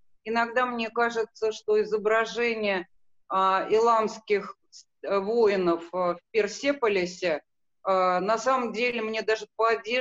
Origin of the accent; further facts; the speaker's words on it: Armenia; Ну, это самое, выступлю как вульгарная армянка.